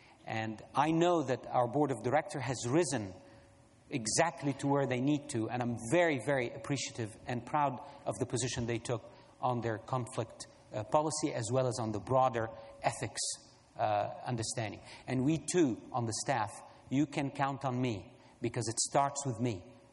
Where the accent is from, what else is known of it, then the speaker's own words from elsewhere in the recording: Egypt; I'm the first African ICANN president. I come from Egypt.